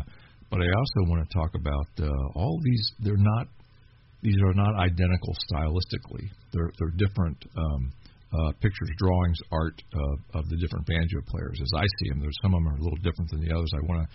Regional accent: Cincinnati, Ohio, United States; I'm from the Cincinnati area

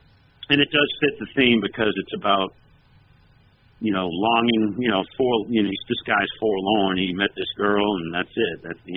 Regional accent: Boston, Massachusetts, United States; which is New England. I'm from the Boston area long ago.

